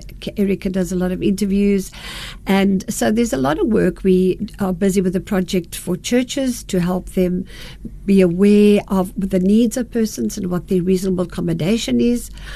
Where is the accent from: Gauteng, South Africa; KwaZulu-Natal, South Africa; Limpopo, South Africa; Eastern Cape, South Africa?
Eastern Cape, South Africa; Port Elizabeth; now in Cape Town, South Africa; I come from Port Elizabeth. I studied medical technology, and we relocated to Cape Town in 1982 through my husband's work